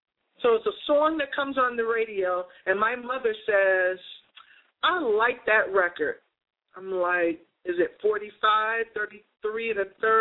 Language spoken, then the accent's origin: English; Boston, Massachusetts, United States; For instance, I'm from Boston, Massachusetts, and I drive a car, right? So everybody says things with a K, and my accents fluctuate